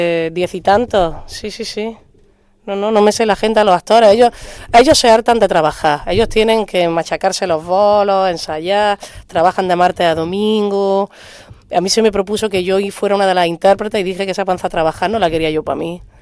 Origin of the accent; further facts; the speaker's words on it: Granada, Andalusia, Spain; Mira, yo soy de Granada.